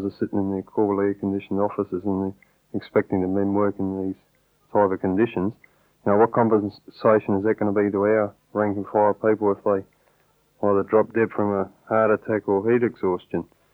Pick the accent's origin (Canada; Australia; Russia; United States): Australia; South Australia; I don't come from Melbourne, I come from South Australia